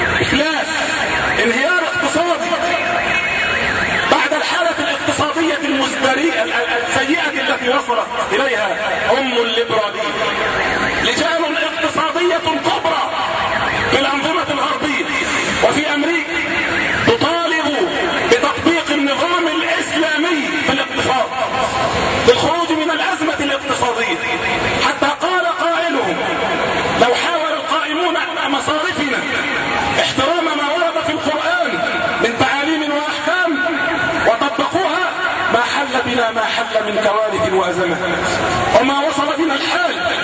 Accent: Egypt; أساءوا إلينا كمصريين وأساءوا إلينا كمسلمين

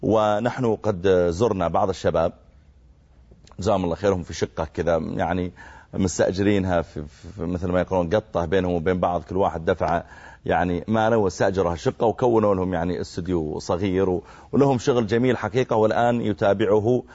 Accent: Saudi Arabia; يعني ما يدري أنا من السعودية لكني خليجي.

